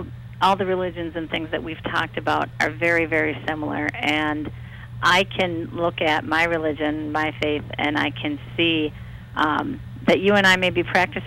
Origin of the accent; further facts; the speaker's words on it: Calumet, Michigan, United States; I'm from Calumet.